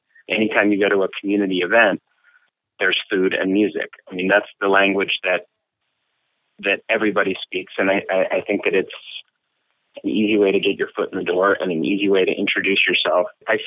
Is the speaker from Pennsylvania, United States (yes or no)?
yes; McKees Rocks, Pennsylvania, United States; when the steel mill industry in Pittsburgh collapsed, it affected McKees Rocks, my hometown, much in the same way that it affected Braddock